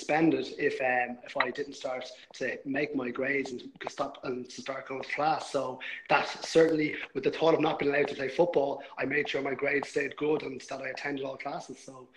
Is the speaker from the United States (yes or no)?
no; Dublin, Leinster, Ireland; I was born in Dublin, Ireland, like yourself, and I grew up playing football for Mount Marion Boys.